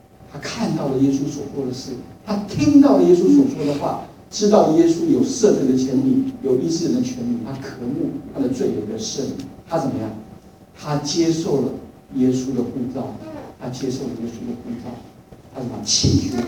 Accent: China; 我们中国人叫汉奸嘛

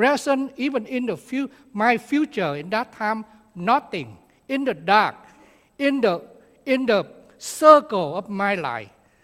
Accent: Vietnam; English is a second language; You should know that I'm growing up in the Buddhism family. Like a lot of Vietnamese, we blame that we are a Buddhist worship ancestor or something like that.

